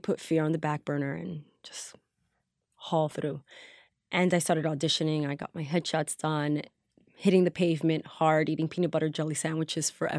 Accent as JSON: {"language": "English", "town": "Bronx", "region": "New York", "country": "United States", "said": "And the producer was very excited at the fact that I came from the Bronx and I had this education."}